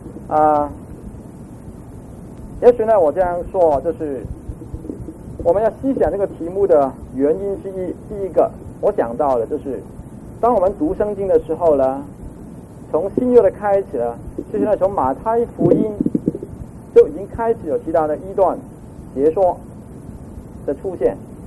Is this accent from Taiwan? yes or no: no; Hong Kong; Chinese is a second language; 因为我觉得我从香港来，你们听我的国语是很辛苦， 有人说最怕呢就是听广东人讲国语讲官话